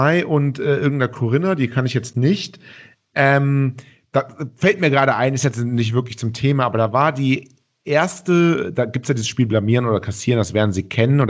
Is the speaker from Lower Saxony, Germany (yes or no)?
no; North Rhine-Westphalia, Germany; Also ich bin ja auch selber Rheinländer, jetzt kein Bonner